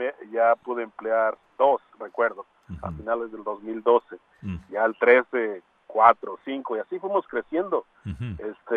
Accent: Michoacán, Mexico; moved away as an adult; now in United States; yo obviamente vengo de México, en el área en Michoacán, y llegué a los Estados Unidos a los 20 años, pero en el área de Los Ángeles, donde no había agricultura. Vengo de padres agrícolas y hermanos que trabajan en la agricultura en Michoacán.

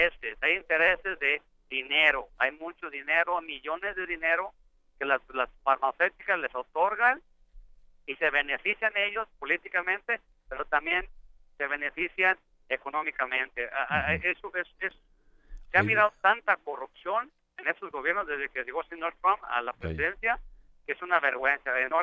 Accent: Mexico; now in California, United States; Yo tengo aquí desde que llegué de México, yo no me voy de California, no me pienso mover de California

